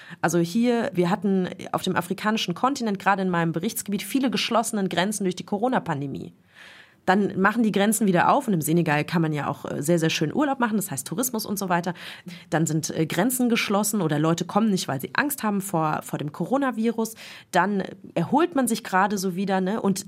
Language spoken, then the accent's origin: German; Frankfurt, Hesse, Germany; Ich bin Frankfurterin, ich bin zum Studieren aus meiner Stadt weggegangen.